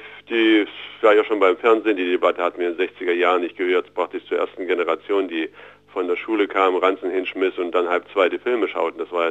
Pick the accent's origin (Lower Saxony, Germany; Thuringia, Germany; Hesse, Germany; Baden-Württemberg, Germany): Thuringia, Germany; wir als Thüringer sind ja sogar ein bisschen stolz